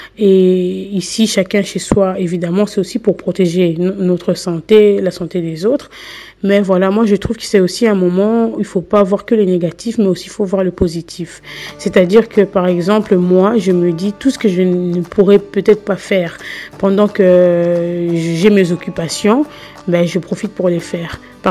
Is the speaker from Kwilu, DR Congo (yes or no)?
no; Kinshasa, DR Congo; je me souviens quand j'étais petite, j'étais à Kinshasa.